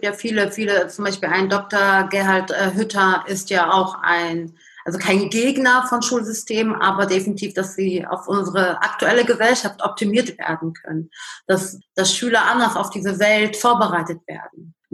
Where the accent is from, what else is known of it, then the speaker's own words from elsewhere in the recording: Lebanon; Ich bin aus dem Libanon